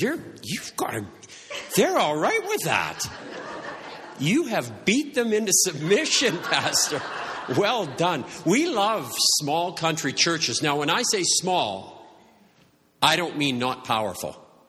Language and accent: English; Medicine Hat, Alberta, Canada; I was born and raised and lived in Medicine Hat, and we went to First Assembly of God as a family, the Pentecostal church there.